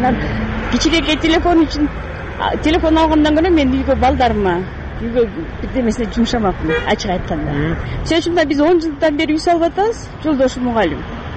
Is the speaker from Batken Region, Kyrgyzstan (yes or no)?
no; Kara-Balta, Chuy Region, Kyrgyzstan; мен Карабалтадан келдим.